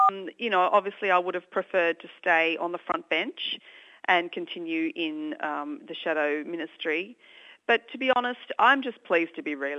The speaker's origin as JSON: {"language": "English", "region": "Tasmania", "country": "Australia", "said": "in representing my home state here in Tasmania as well"}